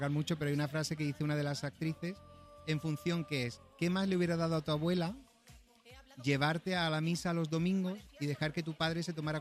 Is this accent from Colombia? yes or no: no; Cádiz, Andalusia, Spain; yo que soy de Cádiz.